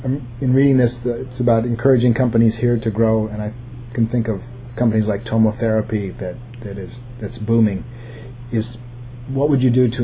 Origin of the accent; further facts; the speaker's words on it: Iowa, United States; because they had me write the story because they knew I was from Iowa